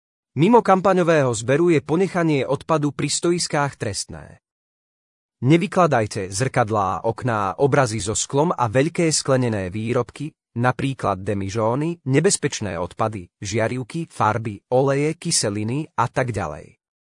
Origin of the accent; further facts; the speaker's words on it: Mútne, Žilina Region, Slovakia; V prvom rade som katolícky kňaz. Pochádzam z Oravy, z goralskej obce Mútne pri hraniciach s Poľskom. Základnú školu som navštevoval v rodnej obci